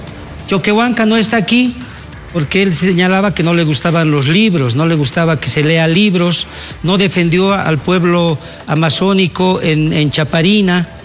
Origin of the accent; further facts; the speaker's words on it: Bolivia; Bueno, yo soy un profesional boliviano que hace 30 años estoy en el sector público y privado.